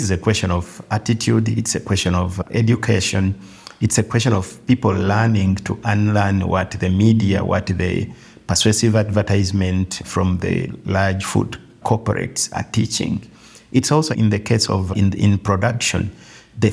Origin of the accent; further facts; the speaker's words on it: Kenya; even in my home country, in Kenya, in Nigeria, in Ghana